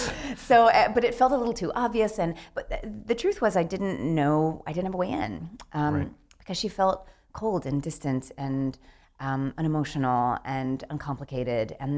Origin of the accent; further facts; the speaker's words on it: Georgia, United States; I grew up in right outside of Atlanta, Georgia. Not the biggest theater town in the world